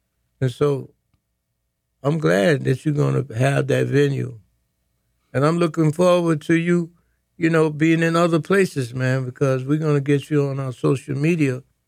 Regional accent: Boston, Massachusetts, United States; It's more to being a Bostonian than wearing a baseball cap.

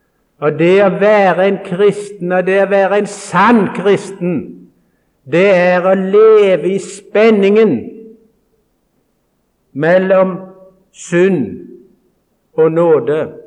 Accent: Karmøy, Rogaland, Norway; Når jeg møter mine skolekamerater hjemme på Karmøy

